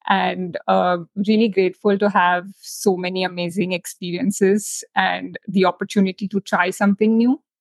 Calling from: Mumbai, Maharashtra, India; I think I'm joining you from Mumbai, India today, and it's really sunny out here as well.

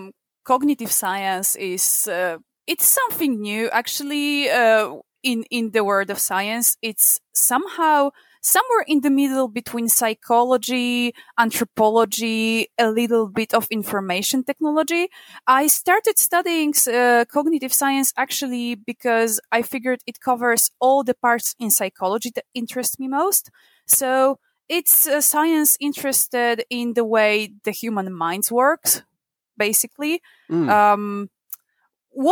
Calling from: Kraków, Lesser Poland, Poland; I'm calling from Kraków in Poland.

